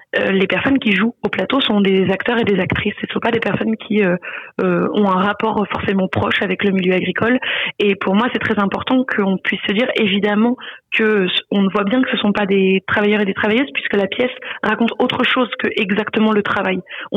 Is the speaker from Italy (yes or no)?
no; Auvergne-Rhône-Alpes, France; Moi, je viens de la Drôme, qui est une campagne dite attractive